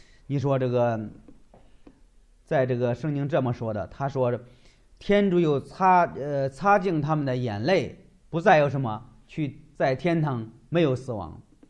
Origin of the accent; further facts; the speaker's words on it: China; 我知道，我是生在中国，我长在中国，我知道中国是个实在的地方。